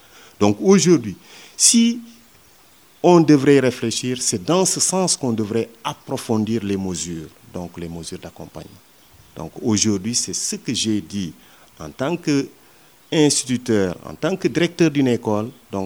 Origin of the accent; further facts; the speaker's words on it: Senegal; En tant que Sénégalais surtout, parce que je crois que la France, c'est mon pays.